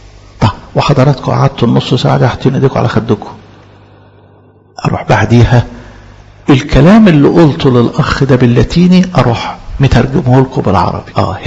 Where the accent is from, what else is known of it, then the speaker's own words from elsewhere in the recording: Egypt; احنا قاعدين مصريين مع بعض،